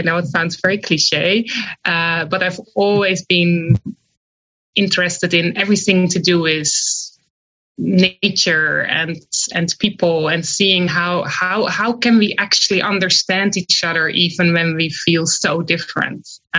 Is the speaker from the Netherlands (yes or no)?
yes; Netherlands; I grew up in the Netherlands with divorced parents, and they were complete opposites